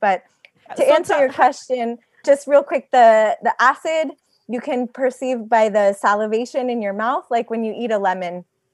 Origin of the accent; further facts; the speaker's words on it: Napa, California, United States; And I grew up in Napa, so it's like, it's a more commercial experience.